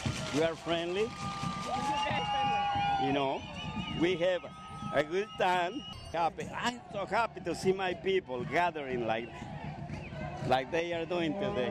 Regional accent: Mexico; English is a second language; now in United States; I'm from Mexico. But I'm a resident of this country for the last 40 years. I came to this country in 1964. And believe it or not, I'm not a citizen yet

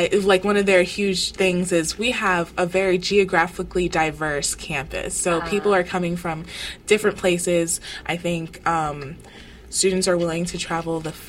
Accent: Florida, United States; for me, I'm from South Florida, so it's a pretty diverse area.

